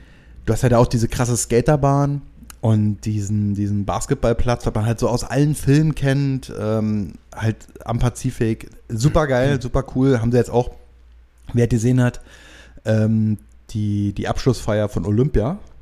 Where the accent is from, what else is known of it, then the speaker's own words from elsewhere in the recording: Rothenburg ob der Tauber, Bavaria, Germany; Die schönste Stadt der Welt.